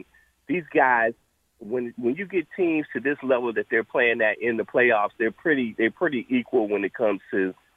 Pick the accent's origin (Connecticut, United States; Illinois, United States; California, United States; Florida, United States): Illinois, United States; Chicago; I'm a Chicagoan. I'm a Chicago sports fan, period.